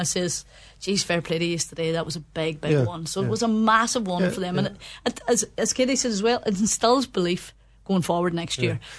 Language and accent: English; Termon, County Donegal, Ireland; take me out of the equation, take Tierman out of the equation, take the fact that I'm from Tierman out of the equation.